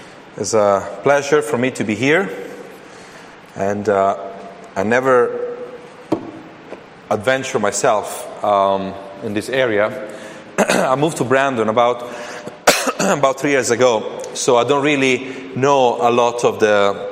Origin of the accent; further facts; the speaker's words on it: Italy; English is a second language; now in United Kingdom; probably as you noticed from my accent, I'm not English. In fact, I'm Italian. I've been living in the UK since like non-stop in the UK since 2011.